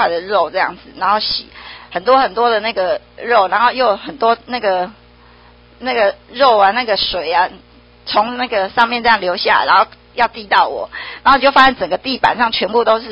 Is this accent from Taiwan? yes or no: yes; Kaohsiung, Taiwan; 然后是在我的故乡就高雄那里这样子，然后就出现就是我的故乡啊齁